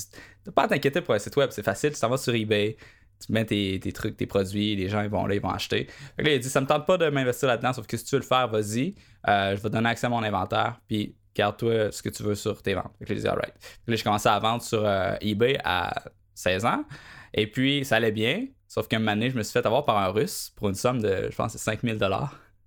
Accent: Quebec, Canada; accent: Quebec; Première chose que les gens ils voient lorsqu'ils me parlent, c'est que je suis Québécois. Donc, l'accent est parfois une barrière au niveau d'un auditoire un petit peu plus européenne.

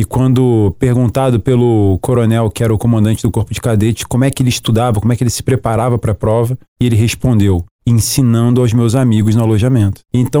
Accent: Rio de Janeiro, Brazil; Eu sou do Rio de Janeiro, o Rio de Janeiro é um lugar, talvez seja a cidade que tenha o pico urbano com mais lugares para escalar, que tem mais vias, né?

